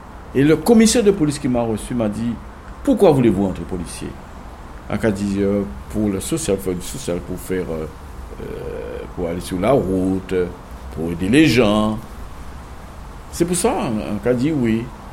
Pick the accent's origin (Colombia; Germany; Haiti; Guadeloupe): Guadeloupe; Lamentin; je vais voir à la mairie si nous pouvons entrer chez nous au Lamantin